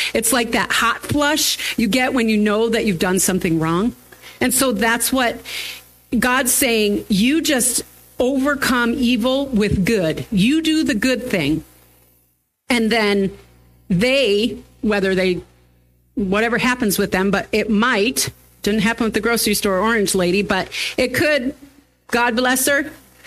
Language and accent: English; United States; Proud to say I'm American.